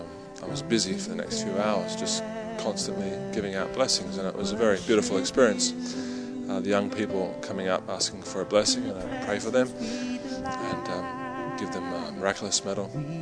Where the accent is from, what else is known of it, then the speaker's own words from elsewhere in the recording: Australia; for myself as an Australian